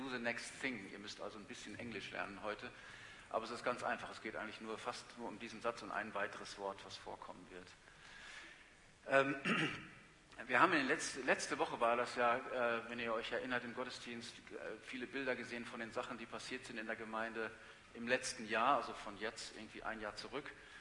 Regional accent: Germany; Dinge, die gut funktioniert haben, die wir geplant haben, wie man das so macht als Deutscher, dann hat man das alles organisiert und das funktioniert auch.

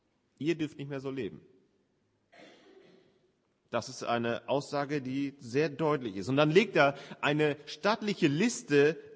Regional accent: Northern Germany, Germany; Die Leuchttürme sind ja faszinierende Gebäude, sage ich als Norddeutscher sowieso.

